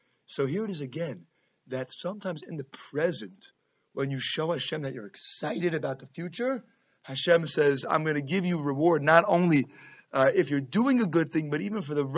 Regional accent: Queens, New York, United States; I grew up in Queens

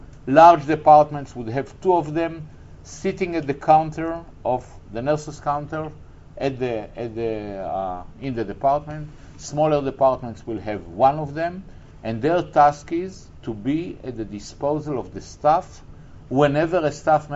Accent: Israel; I grew up in the Jewish state. I was born 5 weeks after the declaration of statehood of Israel. And as I told you, I'm a product of the religious, national religious school system in Israel.

